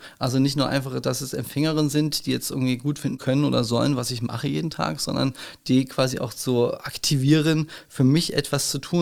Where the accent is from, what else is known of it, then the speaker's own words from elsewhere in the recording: Hamburg, Germany; ich komme aus Hamburg, da wohne ich seit ein paar Jahren